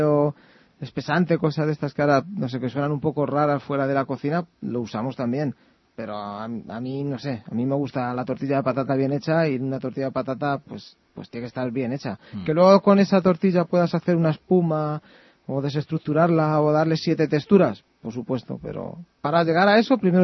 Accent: Ciempozuelos, Community of Madrid, Spain; yo soy de Ciempozuelos

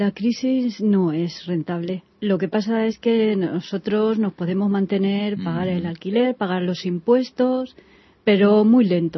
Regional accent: Valencia, Valencian Community, Spain; yo soy valenciana y estábamos allí en Valencia y yo quería hacerlo.

